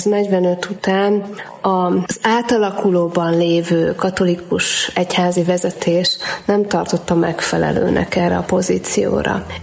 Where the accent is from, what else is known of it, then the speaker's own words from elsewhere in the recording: Somogy, Hungary; ugye somogyiaknak minden, ami kicsit magasabb, az hegy, én is somogyi vagyok, és ezt mi így mondjuk